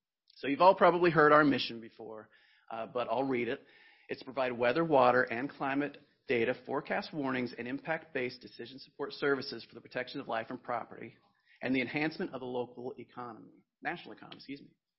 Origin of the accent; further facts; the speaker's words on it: Midwest, United States; So I'm from the Midwest, so I always pause a little bit when I say my correct name when someone maybe says it a little bit wrong.